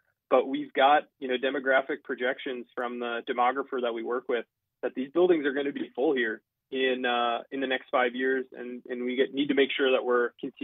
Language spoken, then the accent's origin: English; West Fargo, North Dakota, United States; You know, I grew up in West Fargo, graduated from the school district.